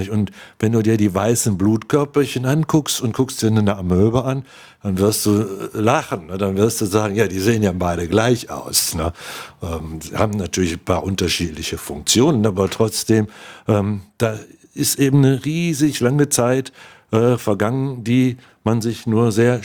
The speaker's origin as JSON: {"language": "German", "town": "Cologne", "region": "North Rhine-Westphalia", "country": "Germany", "said": "Also als Kölner ist man ja in solchen Dingen auch leichter geneigt, zu sagen, hey, ich will jetzt aber auf die Bühne, ne?"}